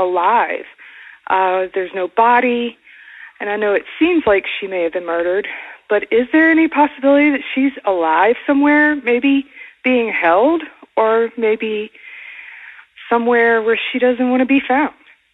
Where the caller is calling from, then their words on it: Acworth, Georgia, United States; Hi, Hi, this is … I'm calling from Acworth, Georgia.